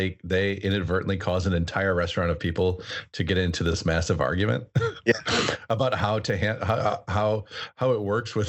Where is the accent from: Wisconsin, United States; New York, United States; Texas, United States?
Wisconsin, United States; Just so our listeners know, all three of us are born and raised in Wisconsin. So Packers are in our blood.